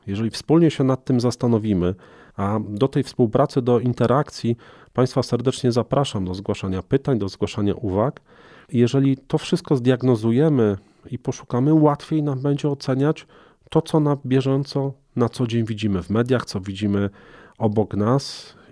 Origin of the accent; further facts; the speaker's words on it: Greater Poland Voivodeship, Poland; Ja jako Wielkopolanin będę zwolennikiem tej pracy organicznej